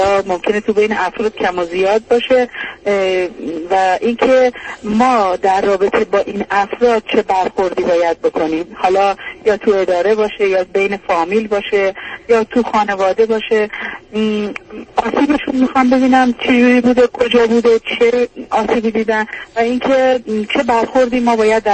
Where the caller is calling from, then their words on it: Iran; چون از ایران هستم نمیدونم حالا چقدر دیگه وقت دارم که تلفنم قطع بشه